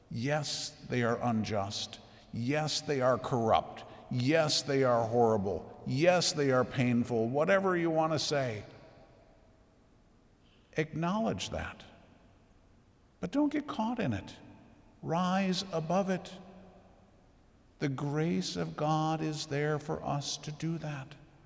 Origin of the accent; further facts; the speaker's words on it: Minnesota, United States; which I know we're from Minnesota, so we whine and complain about everything